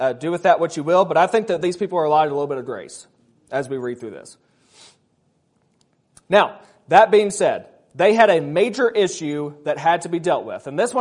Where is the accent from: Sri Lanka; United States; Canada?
United States; Kentucky; I'm from Kentucky. We do things a little bit differently there. Notice my grammar. We do things a little bit differently. We do ain't and y'all.